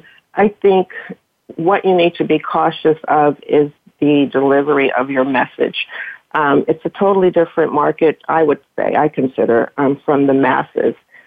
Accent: Los Angeles, California, United States; moved away as an adult; now in Atlanta, United States; I moved from Los Angeles to Atlanta. And coming from Los Angeles, and I'm assuming coming from Los Angeles, people just associated me with the entertainment and luxury arena.

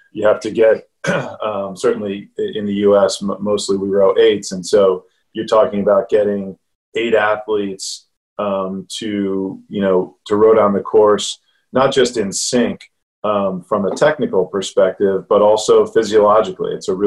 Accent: Philadelphia, Pennsylvania, United States; So, but I grew up in Philadelphia, as you know, James, and you know, rowing's relatively popular sport.

